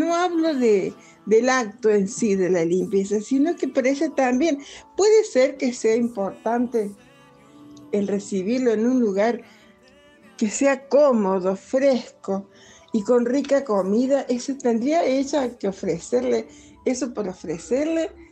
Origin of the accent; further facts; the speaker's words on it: Córdoba, Argentina; soy de Córdoba.